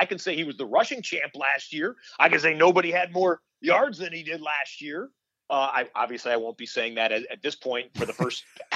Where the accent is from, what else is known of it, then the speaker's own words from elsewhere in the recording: Detroit, Michigan, United States; I told you I grew up in the Metro Detroit area. Mm-hmm. The Lions were my team growing up. I grew up 15 minutes away from the old Pontiac Silverdome.